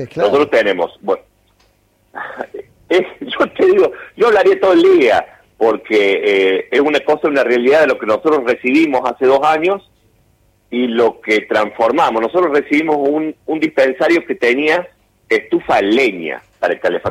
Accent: Córdoba, Argentina; yo soy cordobés

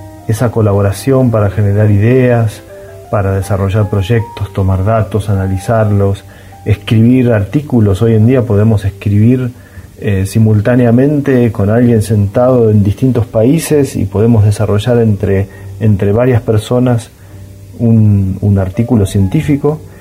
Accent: San Fernando, Buenos Aires Province, Argentina; now in Mendoza, Argentina; Soy nacido y criado en San Fernando, en la zona norte del Gran Buenos Aires. Vine a Mendoza porque después de pasar un tiempo en el exterior no quería volver al Gran Buenos Aires

